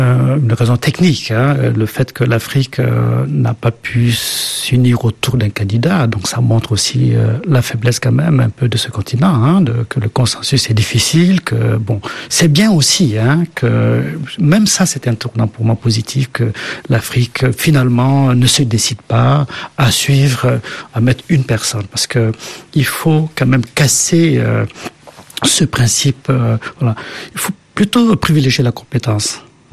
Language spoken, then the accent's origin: French; Mauritania; chez moi, en Mauritanie, j'ai beaucoup de palmiers.